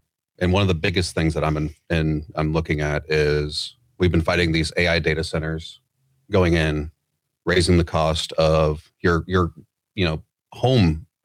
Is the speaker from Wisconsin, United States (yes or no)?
yes; Appleton, Wisconsin, United States; also born or lived in Texas; Well, I grew up in Appleton, lived in Texas for a while.